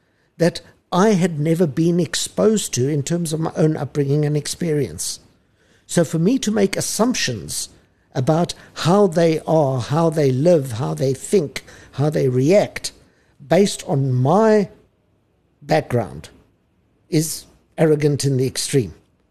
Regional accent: South Africa; the way I grew up in South Africa was privileged.

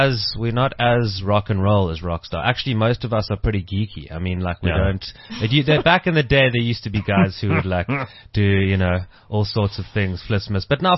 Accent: Cape Town, Western Cape, South Africa; I'm born and bred in Cape Town, and I studied acting at UCT.

